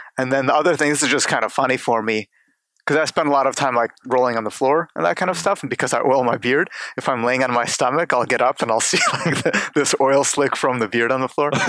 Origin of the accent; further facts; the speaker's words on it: Cleveland, Ohio, United States; Just to visit the family. I mean, I grew up here, so we moved here from Odessa in 92 or something like that.